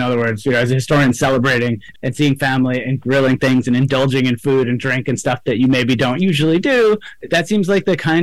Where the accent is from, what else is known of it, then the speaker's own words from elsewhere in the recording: New York City, New York, United States; I think because I grew up in New York City, the fireworks are this huge spectacle